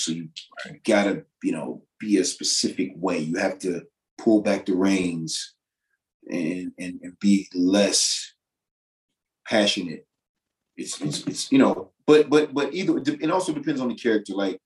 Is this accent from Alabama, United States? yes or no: no; Virginia, United States; because I'm not from Memphis. I mean, Virginia, we have a specific accent, but that's a very specific accent.